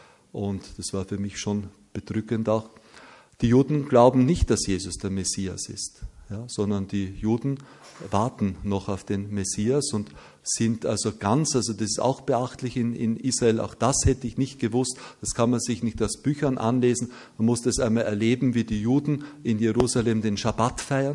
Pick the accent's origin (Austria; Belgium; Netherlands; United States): Austria; mir als Österreicher fällt das leicht, vielleicht auch deshalb, weil ich an einem Faschingssonntag geboren bin. Also ich finde das katholisch sein auch so überhaupt nicht anstrengend